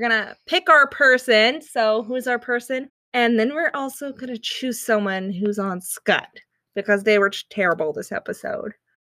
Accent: Canada; Yes, I know. We're Canadian.

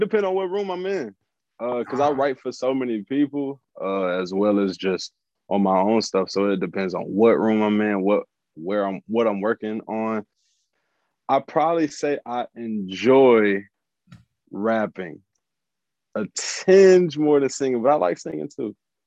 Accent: Acres Homes, Texas, United States; especially because I'm coming from Acres Homes, but I wasn't like in the streets like a lot of the people around me were.

